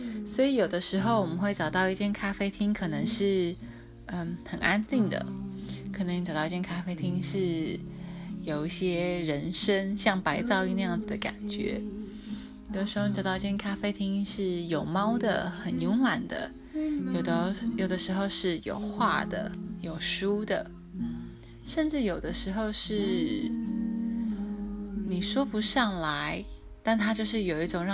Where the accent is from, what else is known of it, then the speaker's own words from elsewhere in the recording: Yilan County, Taiwan; now in Taipei, Taiwan; 因为那个时候我刚从宜兰来到台北